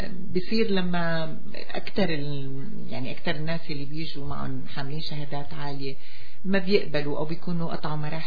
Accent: Syria; moved away; أنا بدي انتقل من سوريا لهون

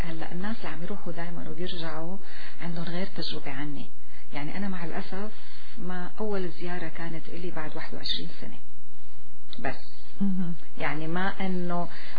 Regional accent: Syria; moved away as an adult; also born or lived in Lebanon; now in Canada; لما انا عشت بس 18 سنة بسوريا، انا سورية وفخورة اني اكون سورية، كمان رحت عشت 18 سنة بلبنان وامي لبنانية

